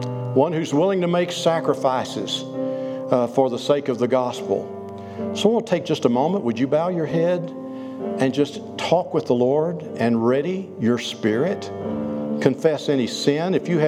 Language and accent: English; United States; Oh yes, I'm an American.